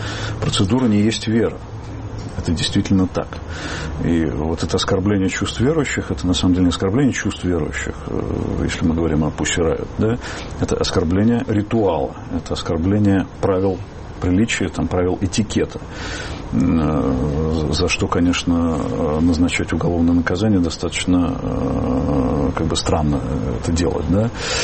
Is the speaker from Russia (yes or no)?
no; Germany; Нет, я немец.